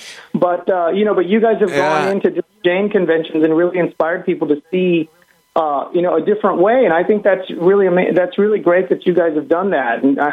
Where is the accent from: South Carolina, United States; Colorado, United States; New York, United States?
New York, United States; New York City; and I was born here in New York City, in fact. And anyway, so I'm a New Yorker, but I can't handle the weather, so I migrated down south here.